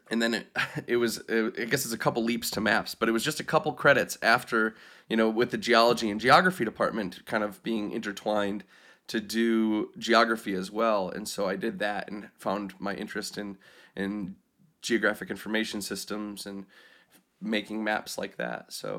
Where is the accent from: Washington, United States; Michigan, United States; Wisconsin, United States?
Wisconsin, United States; I grew up in Wisconsin. I'm from like northern Wisconsin, very rural. A town of about 1,000 to 2,000 people